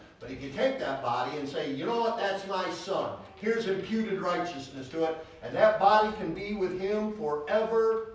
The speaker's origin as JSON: {"language": "English", "town": "Salamanca", "region": "New York", "country": "United States", "tie": "born there", "said": "I was born in April of 1954 in a place called Salamanca, New York, on an Indian reservation."}